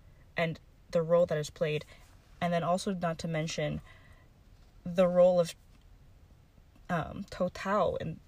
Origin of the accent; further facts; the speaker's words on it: United States; You know, I'm Vietnamese American. My grandfather was the founder of the National Progressive Movement, which, you know, fought against the communist government in Vietnam. My family fled as refugees.